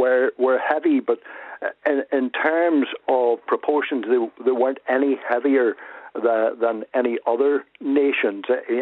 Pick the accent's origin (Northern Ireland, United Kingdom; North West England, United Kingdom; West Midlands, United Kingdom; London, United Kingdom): Northern Ireland, United Kingdom; I was brought up in Northern Ireland